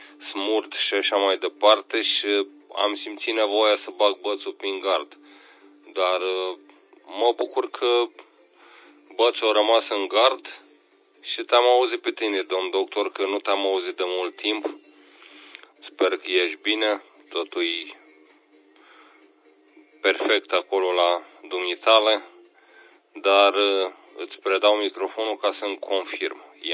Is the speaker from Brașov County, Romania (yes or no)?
no; Suceava County, Romania; din zona Bucovinei, de aici, de unde sunt eu